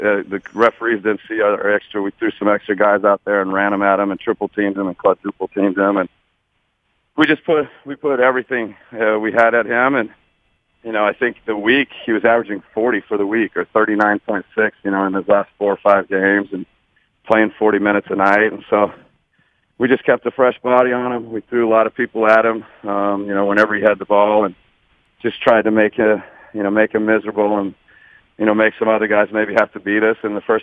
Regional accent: Arizona, United States; So growing up in Arizona, I'm a big Wildcat fan.

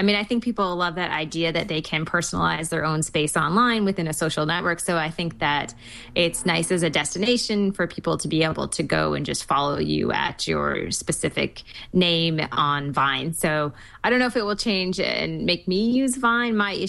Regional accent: Florida, United States; from Florida.

